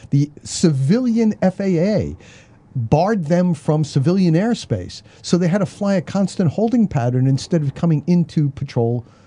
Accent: New York, United States; when they learned that I was from New York

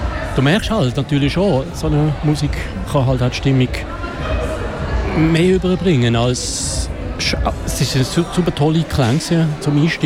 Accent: Liestal, Basel-Landschaft, Switzerland; In meiner Heimatstadt Liestal ja auch.

